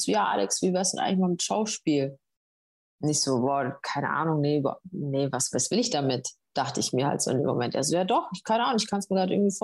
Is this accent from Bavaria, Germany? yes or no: yes; Munich, Bavaria, Germany; now in Cologne, Germany; Ich bin 28 und Schauspielerin. Ich komme aus München, aber wohne seit 3,5 Jahren in Köln